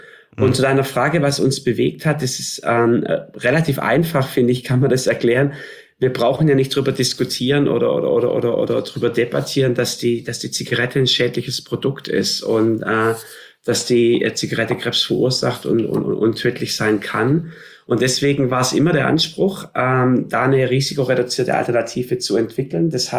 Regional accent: Baden-Württemberg, Germany; mein gebürtiger Schwabe

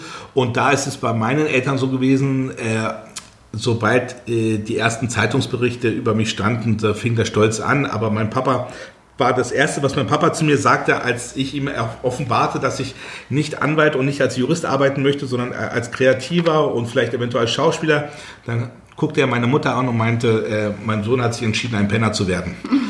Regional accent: Berlin, Germany; born there; Ich bin in Lichterfelde geboren.

